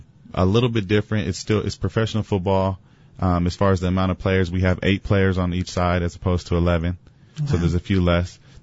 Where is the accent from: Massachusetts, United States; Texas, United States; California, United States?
California, United States; I'm from California, Cali boy.